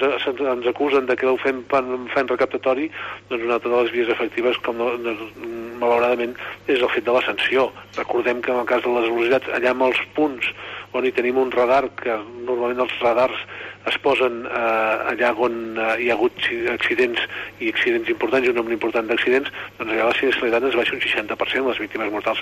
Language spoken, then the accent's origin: Catalan; Berga, Catalonia, Spain; jo sóc de Berga, i ho he explicat moltes vegades